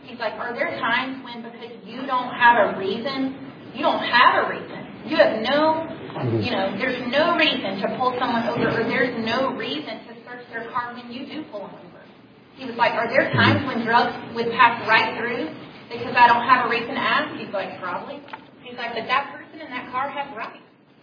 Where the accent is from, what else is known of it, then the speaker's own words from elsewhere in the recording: Louisiana, United States; I grew up in North Louisiana, who was way behind the times on the civil rights movement.